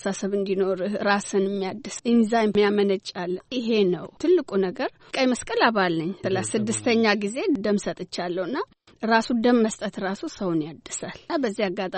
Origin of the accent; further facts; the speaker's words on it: Chencha, Southern Nations, Nationalities, and Peoples' Region, Ethiopia; ጨንቻ ነው ተወልጄ ያደግኩት መብራት በሌለበት መኪና ብዙ በማይገባበትና ውሃ ከጉድጓድ ነው የምንቀዳ ወንዝ ሄደን ነው የምናጥበው